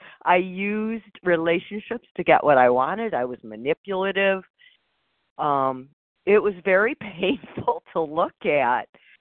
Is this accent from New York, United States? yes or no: no; Michigan, United States; I'm currently in Florida. I'm from Michigan.